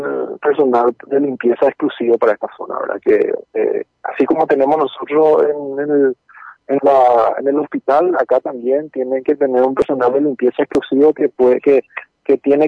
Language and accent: Spanish; Ayolas, Misiones, Paraguay; Yo soy ayolense, soy la autora de Bermeja, ayolense.